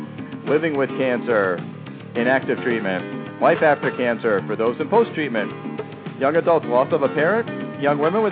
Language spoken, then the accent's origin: English; Danbury, Connecticut, United States; my home state of Connecticut, in my hometown of Danbury.